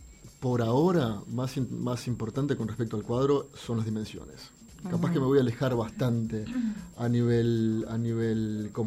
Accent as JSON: {"language": "Spanish", "country": "Uruguay", "also_born_or_lived": "France / Venezuela / Argentina", "said": "Yo llego a Uruguay con 15 años, y cuando llego a Uruguay es cuando decido que soy uruguayo. O sea, si bien mis padres son uruguayos, yo nací en Francia, viví en Venezuela, viví en Argentina, en ese primer periodo, ¿no? En la década de los 80, 70 y 80"}